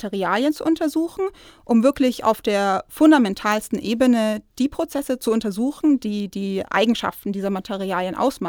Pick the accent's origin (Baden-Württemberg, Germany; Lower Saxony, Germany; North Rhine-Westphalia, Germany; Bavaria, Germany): Bavaria, Germany; Nuremberg; now in Regensburg, Germany; Ich komme ursprünglich aus Nürnberg und habe da mein Abi gemacht